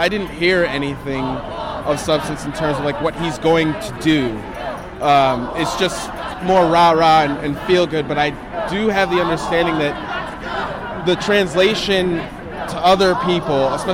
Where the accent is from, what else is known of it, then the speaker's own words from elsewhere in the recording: Rochester, New York, United States; now in Brooklyn, United States; I grew up in Rochester, New York. I live in Brooklyn now.